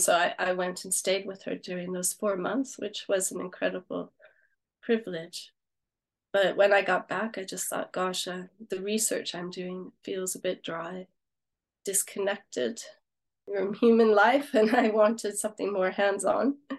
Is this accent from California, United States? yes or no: yes; California, United States; moved away as an adult; now in United Kingdom; I should say I'm originally from the States. I left my home state of California in 1990, so some time ago, and have been in the UK since the year 2000.